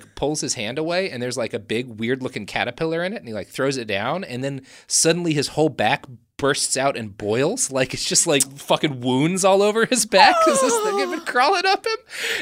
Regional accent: Texas, United States; We come from Texas.

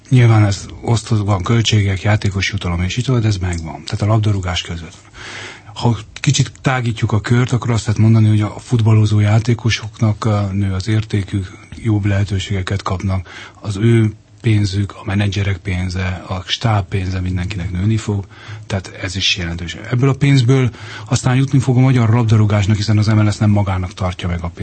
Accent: Hungary; magyarok vagyunk

